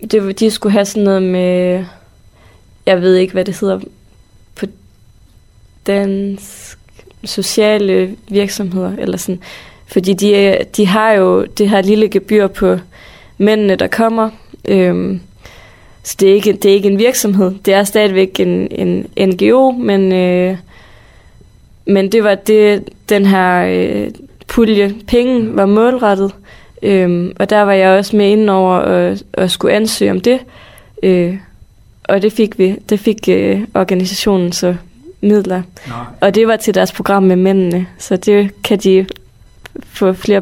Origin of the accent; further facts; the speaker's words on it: Frederikshavn, North Denmark Region, Denmark; jeg er opvokset i Frederikshavn, og det er mig, der skriver det.